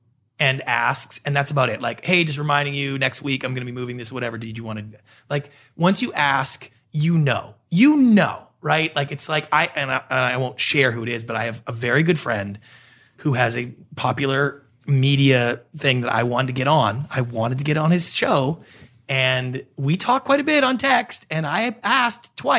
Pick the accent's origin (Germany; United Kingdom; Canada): Canada; moved away as an adult; now in Los Angeles, United States; I'm a Canadian.